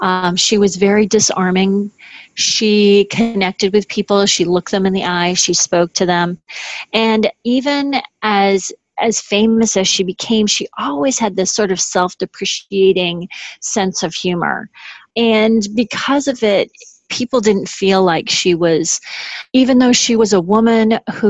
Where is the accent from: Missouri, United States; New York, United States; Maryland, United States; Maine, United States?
Maine, United States; Augusta; She went to my hometown of Augusta, Maine